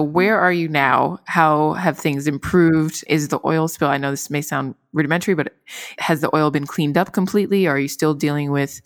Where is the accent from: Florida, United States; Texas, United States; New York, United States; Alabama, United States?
Florida, United States; I'm from Florida originally, and I remember when the BP oil spill happened and traveling up to the panhandle and seeing the remnants of the spill on the beaches.